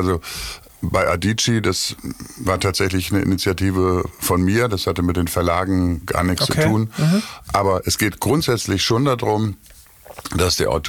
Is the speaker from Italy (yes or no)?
no; Münster, North Rhine-Westphalia, Germany; er kommt aus Gronau, ich komme aus Münster. Und er hat lange in Münster gelebt, wie ich auch